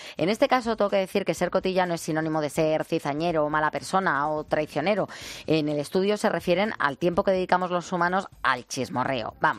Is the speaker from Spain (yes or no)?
yes; Region of Murcia, Spain; now in Munich, Germany; aquí en Múnich una temperatura de 10 grados fresquitos. Un saludo y viva mi tierra, que soy de Murcia.